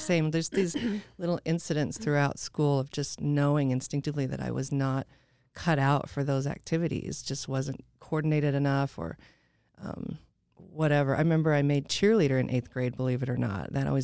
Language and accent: English; Boise, Idaho, United States; also born or lived in Walla Walla, United States; I grew up here in Boise. There's a couple of us left, I think, that can claim that title.